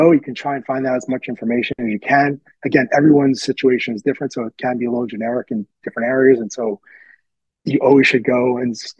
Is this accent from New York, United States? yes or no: yes; New York, United States; I was from New York, she was from Atlanta.